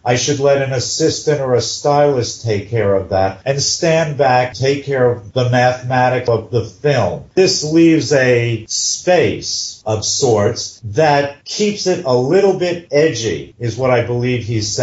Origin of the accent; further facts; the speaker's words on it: Garden City, New York, United States; I moved from Garden City, Long Island into New York City about 1970-71.